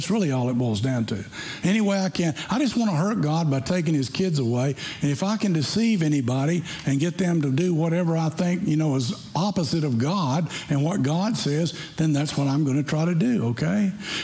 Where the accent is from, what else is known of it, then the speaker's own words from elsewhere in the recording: Tennessee, United States; And he was from Tennessee, and I'm from Tennessee, and we connected and talked together.